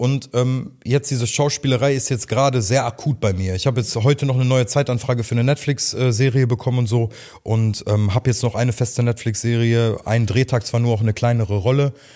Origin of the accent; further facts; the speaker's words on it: Hamm, North Rhine-Westphalia, Germany; in Hamm, da wo ich herkomme, kennen mich viele so